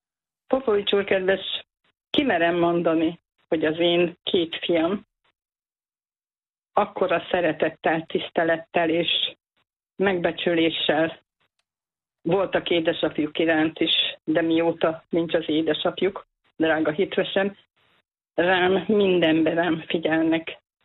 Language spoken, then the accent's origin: Hungarian; Great Hungarian Plain, Hungary; Annál is inkább, hogy ugye én az Alföldről kerültem ide a hegyvidékre. Én a hegyvidéket nem szeretem, én most is az Alföldet szeretem.